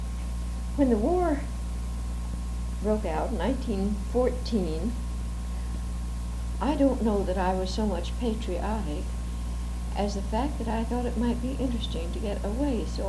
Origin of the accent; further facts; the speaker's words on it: Florida, United States; also born or lived in Kentucky; now in Tacoma, United States; I was born in Kentucky and went to Florida as practically an infant. Was educated in the public schools and private schools in Florida.